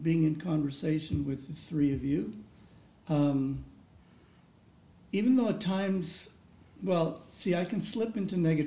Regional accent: Selkirk, Manitoba, Canada; Moving here a couple of years ago, it's relatively new to us. Yeah. Even though I grew up in Selkirk, north of Winnipeg.

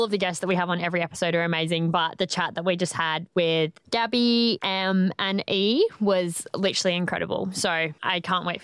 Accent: South Australia, Australia; I was born and raised on Kaurna country.

